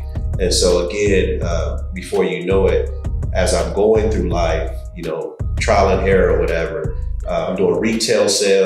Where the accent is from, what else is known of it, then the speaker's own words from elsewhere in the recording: Los Angeles, California, United States; Man, I'm from South Central, man. I'm from Los Angeles.